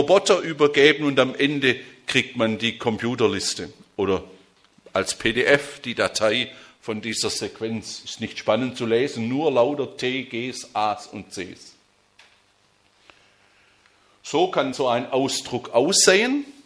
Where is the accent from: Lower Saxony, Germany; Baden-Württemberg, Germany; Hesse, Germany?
Baden-Württemberg, Germany; Konstanz; Wir haben in Konstanz, wo ich herkomme, eine Firma